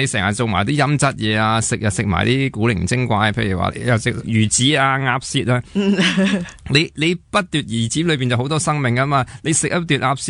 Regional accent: Hong Kong; 其实我哋香港

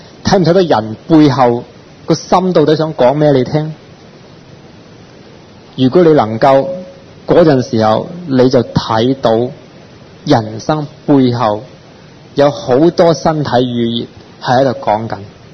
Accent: Hong Kong; 尤其是我哋香港人、中国人，好多时个心系好

